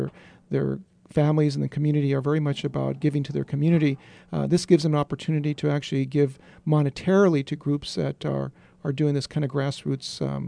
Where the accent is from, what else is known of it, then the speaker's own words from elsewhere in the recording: California, United States; Actually, I was born in Santa Paula, just south of here in Ventura County.